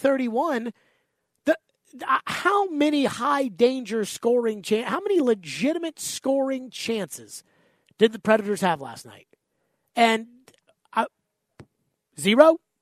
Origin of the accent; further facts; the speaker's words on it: Nashville, Tennessee, United States; Hey, this is my neck of the woods right here. My hood, where I grew up in West Nashville.